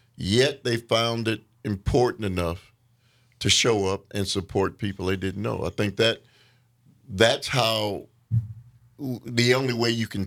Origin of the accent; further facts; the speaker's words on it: Milwaukee, Wisconsin, United States; if you look at West Lawn, and I've lived in the city my entire life, and I remember the old West Lawn.